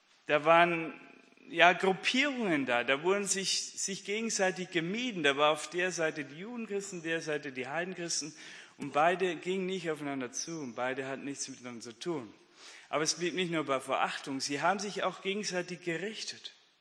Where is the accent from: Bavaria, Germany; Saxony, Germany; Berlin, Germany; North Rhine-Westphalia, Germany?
Bavaria, Germany; born there; Also ich bin in Bayern geboren